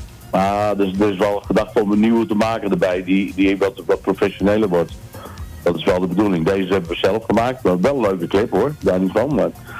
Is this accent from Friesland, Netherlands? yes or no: yes; Friesland, Netherlands; En ik kom uit Friesland dus.